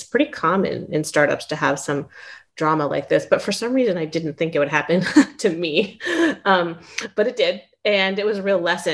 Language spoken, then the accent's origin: English; Palo Alto, California, United States; I grew up in Palo Alto, and my parents were both programmers, early days of technology.